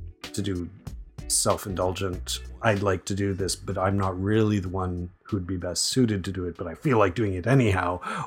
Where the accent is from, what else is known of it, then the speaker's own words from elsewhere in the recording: Guelph, Ontario, Canada; now in Gatineau, Canada; I'm originally from Guelph, now from Gatineau, working around Ottawa